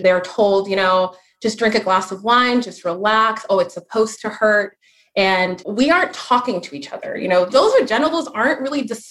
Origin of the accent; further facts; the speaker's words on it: Nigeria; but I'm super competitive, and I'm Nigerian. We are cocky. We are tough.